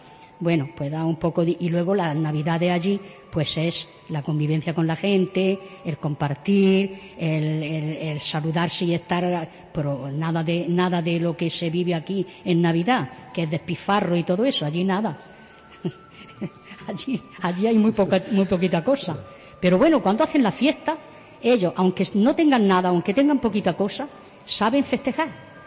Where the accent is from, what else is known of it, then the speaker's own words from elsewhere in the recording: Andalusia, Spain; Yo soy de la Alpujarra de Granada.